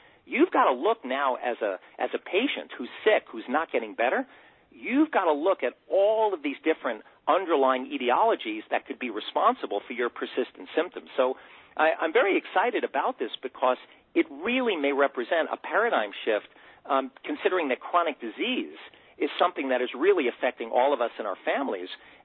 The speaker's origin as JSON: {"language": "English", "town": "Queens", "region": "New York", "country": "United States", "lives_now": "Poughkeepsie, United States", "said": "I'm normally from Bayside, Queens. You know, and I decided, oh, it would be nice to move to the river and the mountains. So I moved upstate, about 2 hours into the Hudson Valley near Poughkeepsie, New York."}